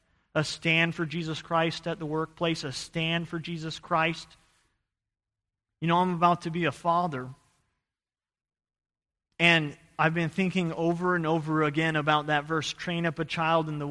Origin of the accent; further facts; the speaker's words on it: Idaho, United States; I'm from Idaho, and I love the mountains.